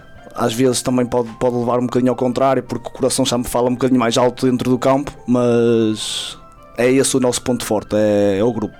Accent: Padim da Graça, Braga, Portugal; Não nasci, nem vivo, mas cresci em Padim da Graça e sinto-me padinense.

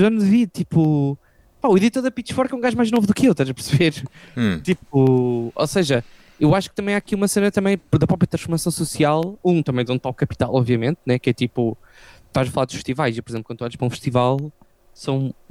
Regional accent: Cocoxães, Portugal; eu vou dar um exemplo da minha terra, Cocoxães. Quando eu estava a crescer, pá, ninguém na minha escola tinha bandas.

